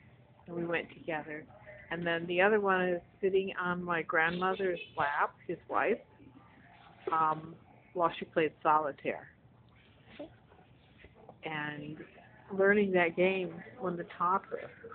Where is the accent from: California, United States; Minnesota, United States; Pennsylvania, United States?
Minnesota, United States; Mankato; I was born on November 24th, 1953 in Mankato, Minnesota.